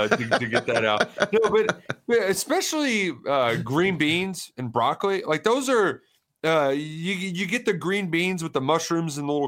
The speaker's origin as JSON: {"language": "English", "region": "Kentucky", "country": "United States", "said": "like I'm this guy from Kentucky."}